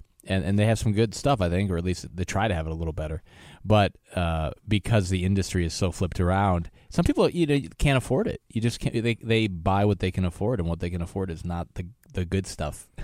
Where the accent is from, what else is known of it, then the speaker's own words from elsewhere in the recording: Wisconsin, United States; And then also just because I grew up in Wisconsin, dairy capital, right?